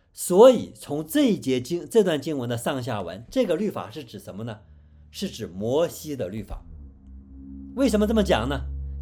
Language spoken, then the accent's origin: Chinese; China; 这就是我们中国人所说的良心